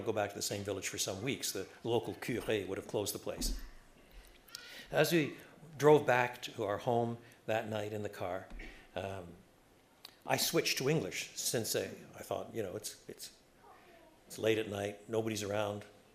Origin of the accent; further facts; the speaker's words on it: Quebec, Canada; I was brought up in French Canada. I was brought up bilingually.